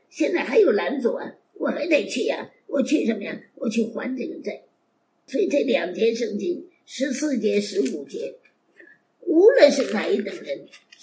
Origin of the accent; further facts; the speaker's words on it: China; 至少欠我们自己同胞的债。我是中国人，我救了几个人呢？